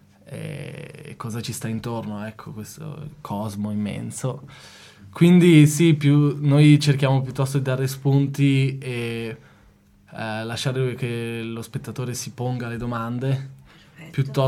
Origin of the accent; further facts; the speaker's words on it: Lugano, Ticino, Switzerland; also born or lived in Lausanne; siamo ticinesi, siamo cresciuti, cioè io sono cresciuto a Lugano e poi ho fatto i miei studi di ingegneria a Losanna, sono stato 7 anni a Losanna